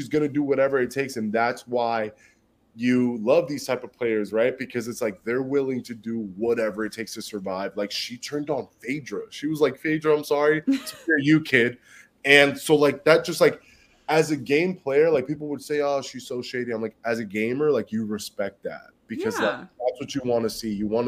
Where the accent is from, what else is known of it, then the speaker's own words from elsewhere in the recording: New Jersey, United States; now in Miami, United States; I'm from Jersey. I live in the city. I live in Miami.